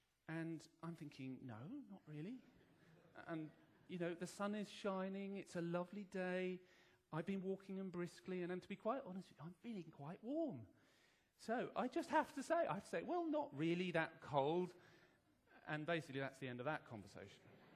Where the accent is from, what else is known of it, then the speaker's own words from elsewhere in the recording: England, United Kingdom; I also read a book about being English recently, and there's one whole chapter on weather talk and about how we English do weather talk.